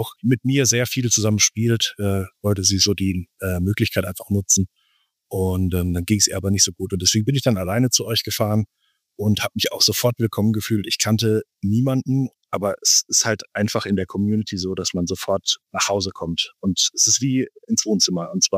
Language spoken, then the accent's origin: German; Ladenburg, Baden-Württemberg, Germany; Ich bin aus dem Rhein-Neckar-Kreis, aus dem schönen Ladenburg, eine alte Römerstadt